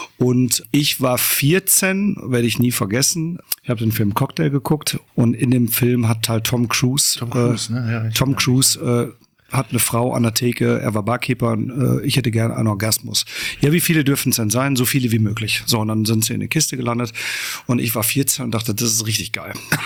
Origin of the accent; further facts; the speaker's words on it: Bottrop, North Rhine-Westphalia, Germany; In Bottrop im Springfeld.